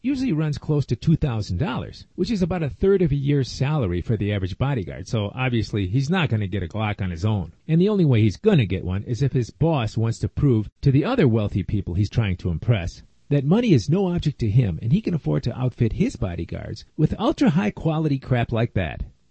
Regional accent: Chicago, Illinois, United States; moved away as an adult; even though I'm from Chicago, was a completely new thing to me. I lived up in Chicago for more than 30 years

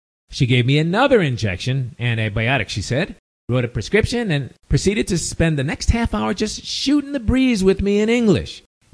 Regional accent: Illinois, United States; accent: Chicago; With, of course, my terrible Chicago accent, I guess.

